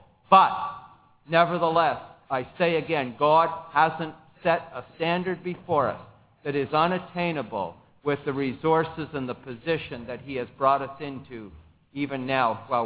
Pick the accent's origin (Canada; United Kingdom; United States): United Kingdom; England; I'm English by nationality, but I can't say I'm just a stubborn Englishman and that's why I can't do that.